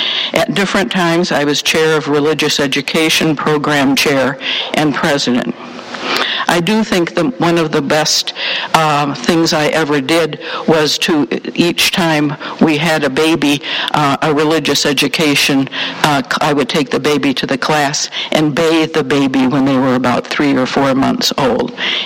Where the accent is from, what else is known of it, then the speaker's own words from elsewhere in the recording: Rockford, Illinois, United States; now in Appleton, United States; Both Al and I grew up in Rockford, Illinois. Both our families joined the Church of the Christian Union, Unitarian, in Rockford.